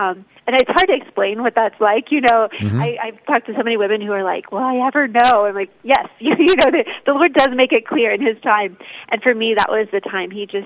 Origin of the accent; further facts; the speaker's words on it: Lexington, Kentucky, United States; I grew up in Lexington, Kentucky, and grew up to a Catholic family, was raised Catholic.